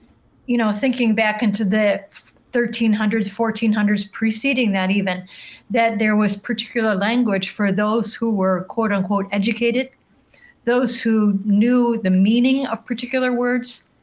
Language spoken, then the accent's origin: English; Michigan, United States; and since I'm from Michigan, you know, there's a lot of, we don't even realize how much of our rivers, our roads, our cities are named after indigenous words.